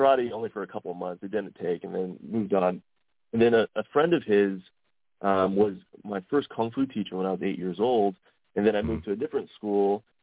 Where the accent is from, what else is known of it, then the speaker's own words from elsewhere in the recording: Delaware, Ohio, United States; also born or lived in Columbus; Yeah, I am from Columbus, Ohio. I grew up in Delaware, Ohio, kind of out in the farmlands.